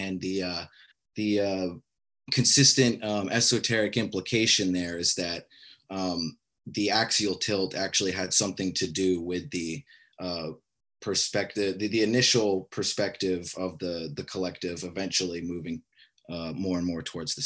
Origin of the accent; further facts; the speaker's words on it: Alaska, United States; me growing up in Alaska, the lack of sunlight, I could tell you it's a totally different environment.